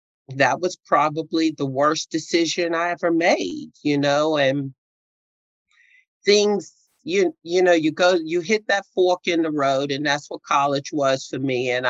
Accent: New York City, New York, United States; moved away as an adult; now in South Carolina, United States; So I'm from the west side of Manhattan, Upper West Side, 145th Street between Amsterdam and Broadway. I grew up in Common Avenue Baptist Church.

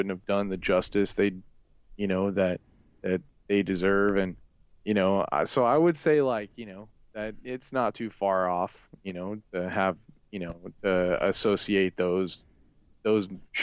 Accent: Fort Worth, Texas, United States; I'm from Fort Worth, Texas, you know. Like … I grew up on

